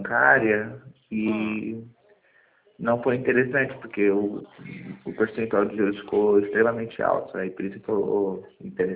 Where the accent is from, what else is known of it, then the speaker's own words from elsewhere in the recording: São Paulo, Brazil; now in Santa Catarina, Brazil; Eu fui do ABC Paulista, agora eu estou residindo em Santa Catarina.